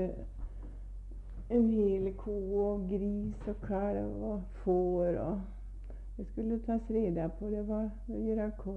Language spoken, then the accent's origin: Swedish; Hudiksvall, Gävleborg County, Sweden; Ja, jag kom ifrån Hudiksvall och han kom ifrån Moviken.